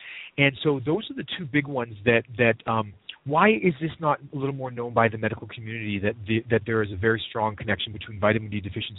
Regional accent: Canada; I'm from Canada originally

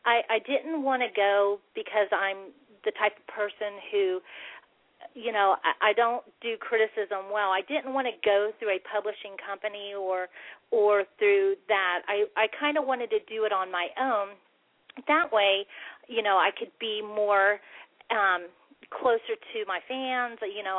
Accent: Plant City, Florida, United States; also born or lived in Brandon; now in Tulsa, United States; I'm from Brandon, Florida. Grew up there in Plant City. Moved to Tulsa, Oklahoma.

